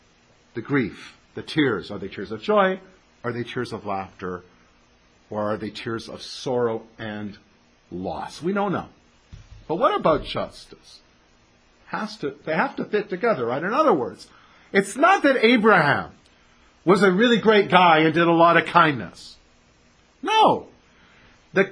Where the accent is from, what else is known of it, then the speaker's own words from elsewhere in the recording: Newfoundland and Labrador, Canada; I'm a person from Newfoundland, you know, that they're supposed to be a little slow.